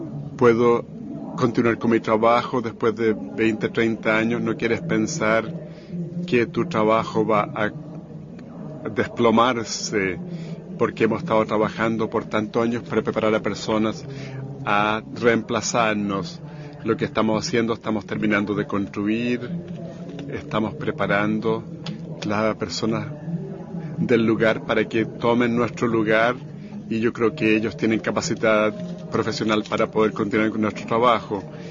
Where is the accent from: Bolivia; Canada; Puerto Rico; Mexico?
Canada; tenemos orgullo como canadiense